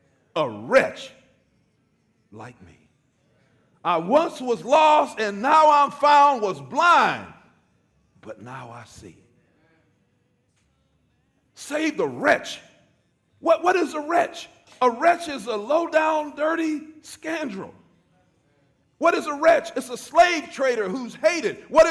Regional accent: Braddock, Pennsylvania, United States; Lord, I remember growing up in Braddock and all the things that I did apart from you.

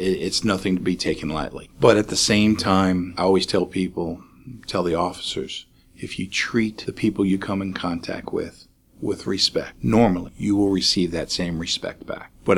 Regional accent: New York, United States; now in Slidell, United States; When my wife and I first moved here, or first seen Slidell, I mean, we're from New York, so originally.

